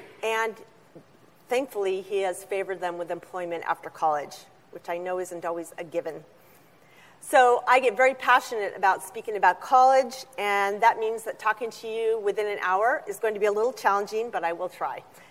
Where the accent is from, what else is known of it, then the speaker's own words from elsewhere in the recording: Spokane, Washington, United States; I am from Spokane, Washington, and I represent the Oaks Classical Christian Academy.